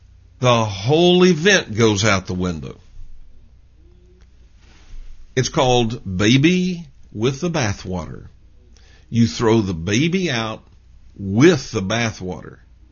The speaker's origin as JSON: {"language": "English", "region": "Georgia", "country": "United States", "said": "home in Georgia. And so, look, don't send me email and tell me I made fun of people in the South. I am a Southerner, okay?"}